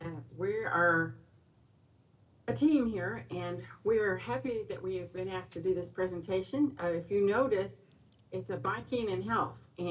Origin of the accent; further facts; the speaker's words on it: Kentucky, United States; I'm focusing on Kentucky because I am from Kentucky